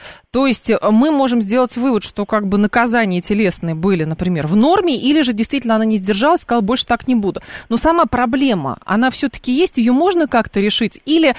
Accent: Lyubertsy, Moscow Oblast, Russia; Я дитя 90-х. Более того, я из Люберец.

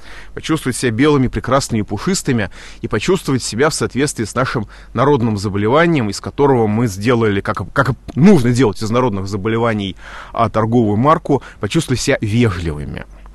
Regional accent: Moscow, Russia; Ну, я как москвич довольно критично отношусь к жителям славного города Ленинграда

